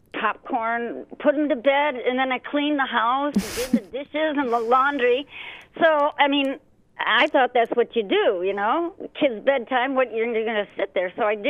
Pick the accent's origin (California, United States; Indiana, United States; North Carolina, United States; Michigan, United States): Michigan, United States; there was six of us in the family. We grew up in Michigan in farm country.